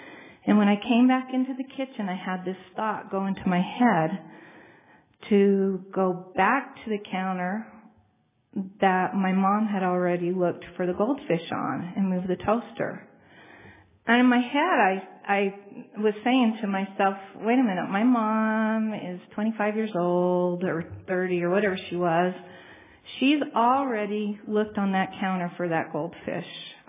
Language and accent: English; California, United States; In the early 60s, I was a young girl growing up in California among the hippies.